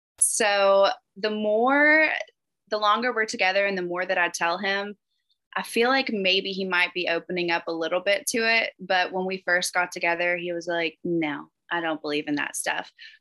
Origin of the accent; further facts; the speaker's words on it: the South, United States; I do still say y'all, and I feel like maybe that's the only way you would know I was from the South.